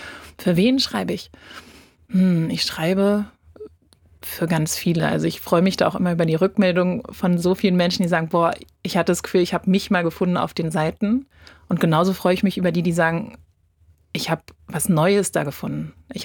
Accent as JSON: {"language": "German", "region": "Berlin", "country": "Germany", "tie": "born or raised there", "said": "Also ich bin so im Kiez groß geworden, im Westberliner Kiez und war ganz viel immer in Bibliotheken."}